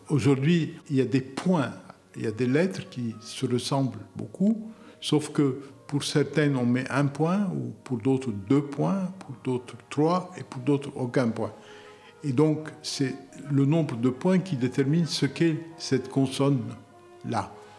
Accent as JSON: {"language": "French", "country": "Lebanon", "tie": "born there", "first_language": "Arabic", "second_language": "French", "said": "Il se fait que c'est un alphabet qui a été inventé à deux pas de là où je suis né."}